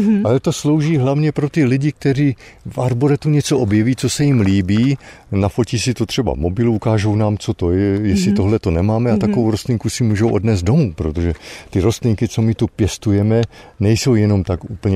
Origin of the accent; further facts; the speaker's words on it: Karviná, Moravian-Silesian Region, Czechia; protože pocházím z Karviné